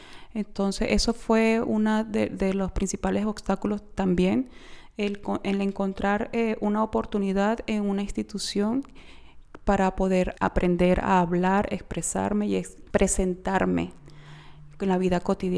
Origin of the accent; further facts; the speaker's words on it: Venezuela; also born or lived in Spain; now in Germany; llegué hace 2 años y medio aproximadamente acá a Alemania. Me vine directamente de Venezuela, pasé a España y de España acá a Alemania.